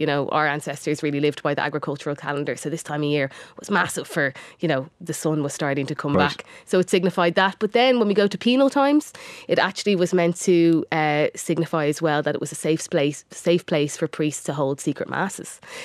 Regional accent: Bray, County Wicklow, Ireland; Yeah, so I'm from Dublin. Well, actually, I'm from Bray. So I'm from Wicklow, depending on where I am in the country. I say I'm from Bray or from Wicklow or from Dublin.

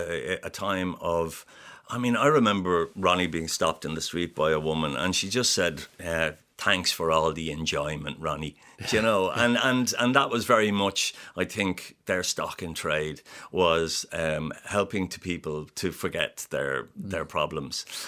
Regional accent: Greystones, Leinster, Ireland; Well, I was brought up in Greystones.

